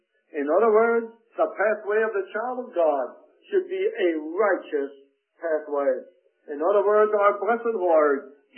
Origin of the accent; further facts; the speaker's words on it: United States; Now, I'm thankful I'm an American. But I'm an American secondly.